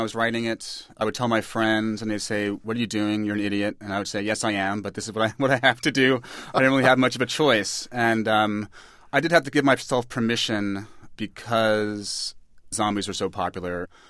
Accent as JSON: {"language": "English", "region": "New York", "country": "United States", "tie": "born or raised there", "said": "I grew up in New York in the 70s"}